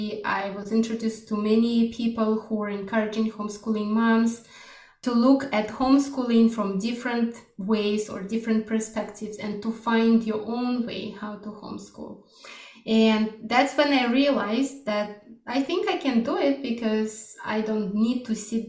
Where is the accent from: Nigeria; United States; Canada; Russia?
Russia; born there; English is a second language; since I was born in Russia